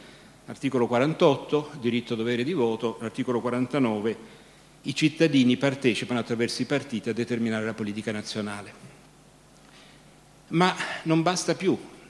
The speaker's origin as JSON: {"language": "Italian", "town": "Rome", "region": "Lazio", "country": "Italy", "lives_now": "Borgo Valsugana, Italy", "said": "io non voto a Roma perché sono residente in Trentino, a Borgo Valsugana, il paese di De Gasperi, ma diciamo da romano, ridiventato romano dopo tanti anni in Trentino"}